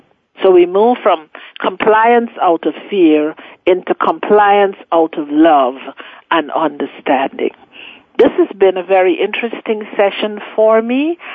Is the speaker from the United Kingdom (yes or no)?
no; Guyana; I'm from Guyana, South America